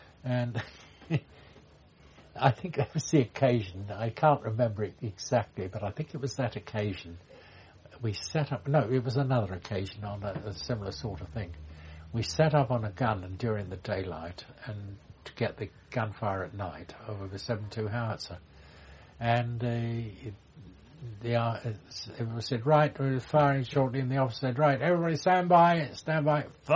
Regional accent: United Kingdom; because being British, they didn't really want to let us into the PX.

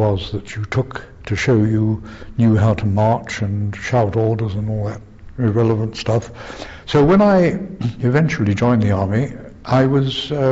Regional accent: Stoke Newington, London, United Kingdom; born there; Yes, I was born in Stoke Newington, which is in North London, on the 10th of March 1920.

